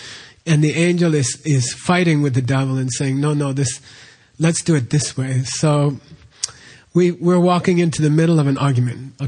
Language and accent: English; Arizona, United States; I didn't like New York at all. I came from Arizona.